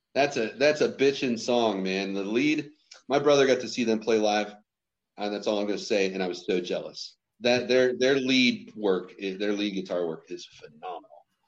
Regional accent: Scottdale, Pennsylvania, United States; Then the following weekend, I'll be at my hometown for Scottsdale Summer Concert Series.

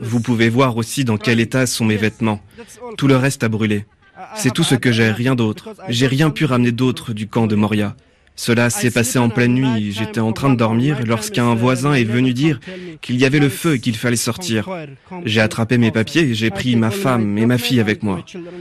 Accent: Ghazni, Afghanistan; Nous venons d'Afghanistan, de la ville de Razni. Pour nous, ce n'était pas un choix, mais une obligation de partir, parce que la vie est impossible en Afghanistan.

